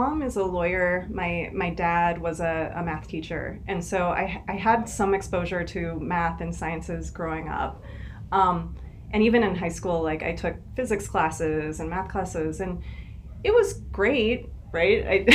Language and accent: English; Seattle, Washington, United States; I grew up in Seattle. I got my PhD in Boston in chemistry.